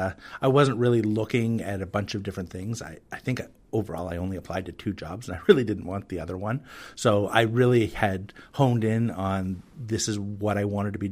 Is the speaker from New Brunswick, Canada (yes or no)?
yes; Quispamsis, New Brunswick, Canada; moved away; also born or lived in Riverview; I'm from New Brunswick. I was born in Riverview, but I grew up in Quispamsis. But I've been gone for about a dozen years. I spent the majority of that time in Saskatchewan. And I also spent some time in St. John's and Labrador.